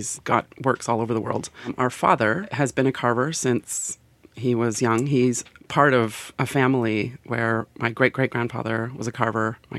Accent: British Columbia, Canada; Out west, growing up on Vancouver Island, people often said, "Are you native? Are you Indigenous?"

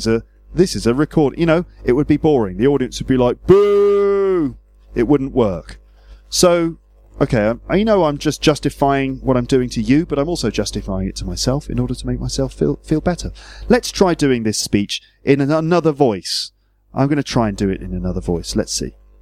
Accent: Birmingham, West Midlands, United Kingdom; because I'm from Birmingham.

